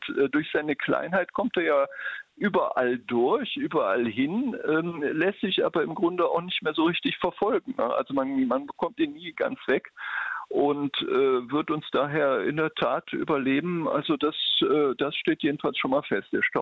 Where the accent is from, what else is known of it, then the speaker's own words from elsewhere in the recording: Rhineland, Germany; also als ich gerade anfing in Bayern und ich komme ja aus dem Rheinland, da war das Bayernland mir erstmal völlig unvertraut und fremd